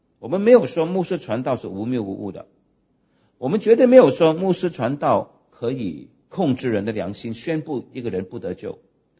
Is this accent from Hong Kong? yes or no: yes; Hong Kong; born there; 我是香港殖民地出生的